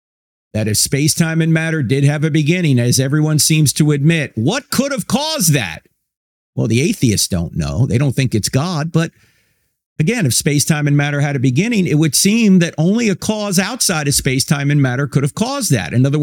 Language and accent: English; New Jersey, United States; I grew up going to Catholic church because I'm from New Jersey, and it's the law.